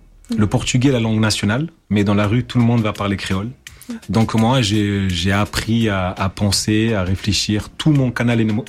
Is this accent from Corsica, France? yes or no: no; Nice, Provence-Alpes-Côte d'Azur, France; French is a second language; En fait, ce qu'il faut savoir, c'est que moi je suis arrivé, je parlais pas un mot français. Mais encore une fois, j'ai eu une grande chance. À l'école, j'ai grandi dans le sud de la France, à Nice.